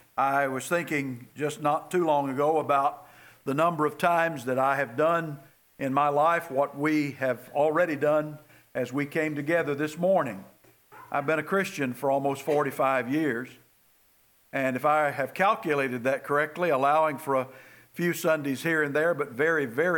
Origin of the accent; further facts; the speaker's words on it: Houston, Texas, United States; well, look, I'm from Houston, Texas, and I am absolutely ignorant about the traffic around here.